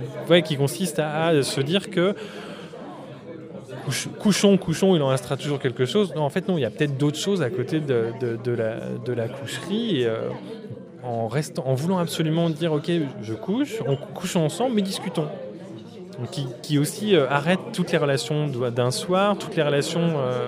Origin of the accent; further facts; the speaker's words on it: Lyon, Auvergne-Rhône-Alpes, France; now in Paris, France; Moi, je suis de Lyon.